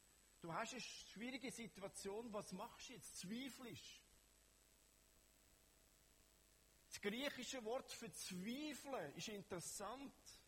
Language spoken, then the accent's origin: German; Switzerland; Da sind wir Schweizer gerade, wir müssen perfekt sein.